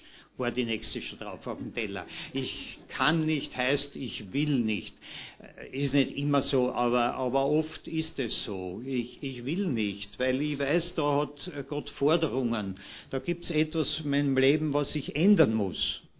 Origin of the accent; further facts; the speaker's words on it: Vienna, Austria; ich rede nur von Wiener, als Wiener